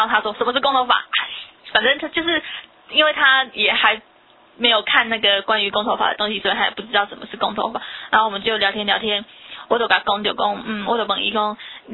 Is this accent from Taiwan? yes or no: yes; Taiwan; 每个人问我来自哪里的时候，我说我来自台湾